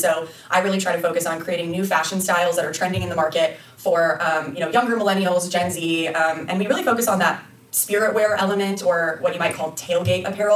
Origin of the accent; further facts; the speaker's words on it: Austin, Texas, United States; Yeah, so I grew up in Austin, Texas. I'm currently living there now, so I've been there pretty much my entire life.